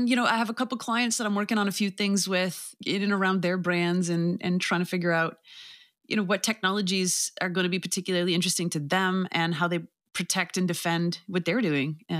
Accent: Canada; I'm Canadian.

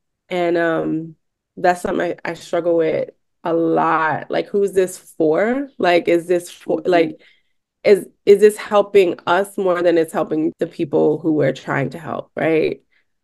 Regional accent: Brooklyn, New York, United States; I'm a Brooklyn-born Boricua artist, born and raised in New York, city. Come from two beautiful, loving, generous Boricua parents.

